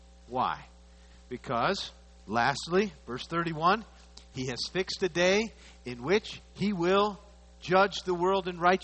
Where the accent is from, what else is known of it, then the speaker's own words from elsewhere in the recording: United States; born there; That I was born in the United States is a sovereign thing of God that was determined by God's plan.